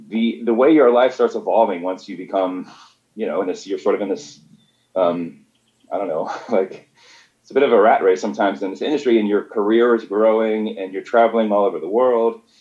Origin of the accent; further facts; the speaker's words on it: Richmond, Virginia, United States; also born or lived in Seattle / San Francisco; I'm primarily from Virginia, and I'm actually here now. I've actually moved back here. And so Richmond, Virginia was always a place, like when I moved to Seattle, I would still come home and visit my mom.